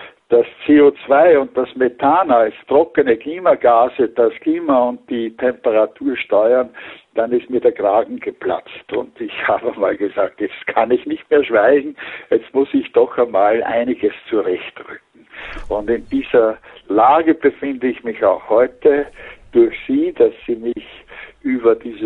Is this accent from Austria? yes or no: yes; Ybbsitz, Lower Austria, Austria; Ich bin also geborener Österreicher, bin 1937 geboren in Niederösterreich, an einem kleinen Marktgemeinde an der kleinen Ips, das ist Ypsitz, dort bin ich geboren und habe dann in Stadthaag gewohnt